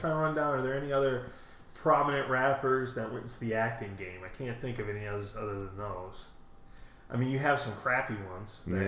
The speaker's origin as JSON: {"language": "English", "region": "Florida", "country": "United States", "said": "I'm from Florida."}